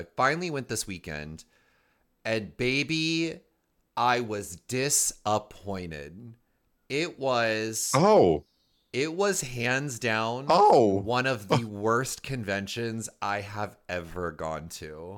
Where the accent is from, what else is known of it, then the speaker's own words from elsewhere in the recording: Nebraska, United States; So growing up in Nebraska, there are two things I always wanted to do being a little nerd growing up.